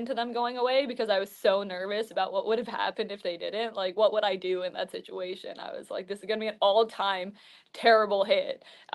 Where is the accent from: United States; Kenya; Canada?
Canada; Toronto, Ontario; I'm Canadian, so I'm from Toronto.